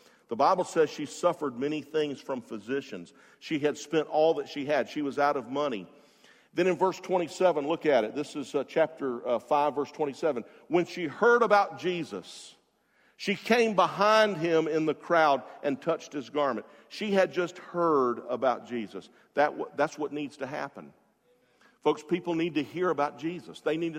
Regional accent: Jacksonville, Florida, United States; I love the beach. I grew up in Jacksonville. I always had to soak myself.

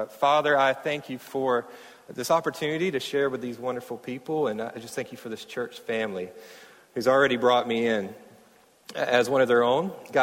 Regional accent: Mayo, Florida, United States; also born or lived in Fort Worth / Oklahoma; And I moved here this summer. I'm originally from Mayo, which is about an hour from here, and I've been living out of state for 9 years. I was in Texas in seminary for three in Fort Worth

